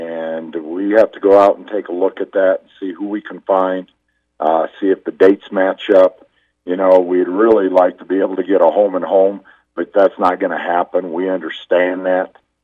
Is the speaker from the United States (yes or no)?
yes; Rock Springs, Wyoming, United States; Gerald and I grew up in Rock Springs in the 70s